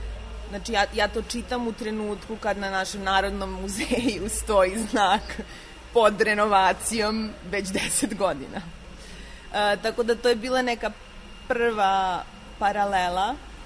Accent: Serbia; dolazim iz Srbije

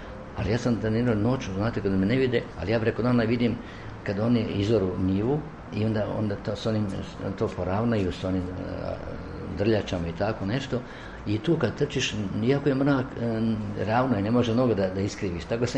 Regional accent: Kutina, Sisak-Moslavina County, Croatia; ja sam iz Kutine došao

